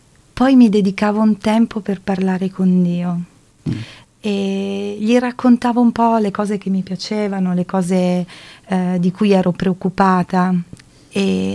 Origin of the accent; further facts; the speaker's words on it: Vasto, Abruzzo, Italy; now in Emilia-Romagna, Italy; Io sono abruzzese, arrivo da Vasto, in provincia di Chieti, e ho sposato un ragazzo piemontese, ma adesso mi trovo in Emilia.